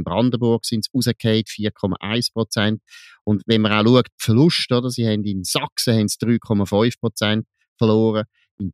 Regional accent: Switzerland; das ist auch bei uns in der Schweiz der Fall.

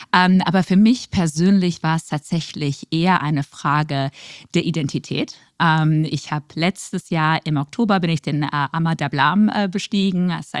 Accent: Luxembourg; also born or lived in Karst, Germany; Also ich bin geboren in Karst. Das ist ein ganz kleiner Ort in der Nähe von Düsseldorf. Dort bin ich geboren und bin dann irgendwann als Kind nach Luxemburg gezogen und bin dort aufg

